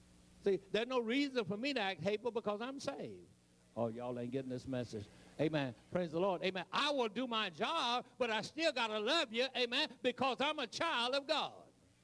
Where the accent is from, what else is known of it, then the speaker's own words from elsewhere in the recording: United States; accent: Eastern; And somebody says that I have a what is called a Eastern accent. I sound like I'm from Maryland.